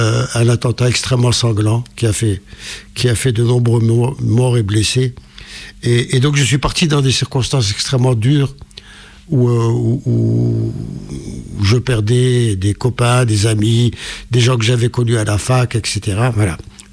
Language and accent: French; Sebdou, Tlemcen Province, Algeria; moved away; je suis né à Sebdo, c'est une petite ville de garnison dans l'ouest de l'Algérie, pas loin de la frontière avec le Maroc. J'y suis né le 9 octobre 1947. Et j'y ai vécu toute mon enfance